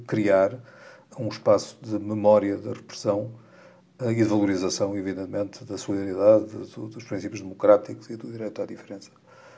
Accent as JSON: {"language": "Portuguese", "country": "Portugal", "said": "sai-se, sendo português, com alguma sensação de ver"}